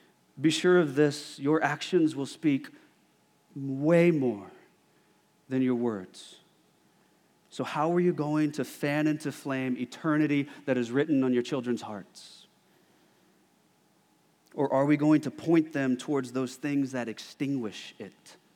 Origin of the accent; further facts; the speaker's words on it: Houston, Texas, United States; I remember as a kid, you know, born and raised in Houston, and so all summer play was done in hot, humid weather, right?